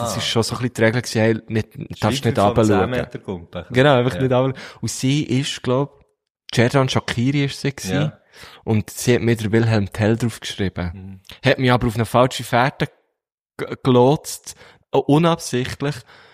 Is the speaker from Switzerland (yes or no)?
yes; Switzerland; ich, als richtiger Schweizer.